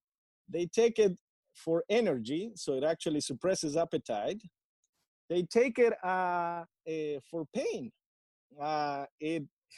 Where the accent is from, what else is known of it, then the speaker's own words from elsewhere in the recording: Amazon, Ecuador; I grew up in the Ecuadorian Amazonia, and in the Ecuadorian Amazonia, there is this plant called guayusa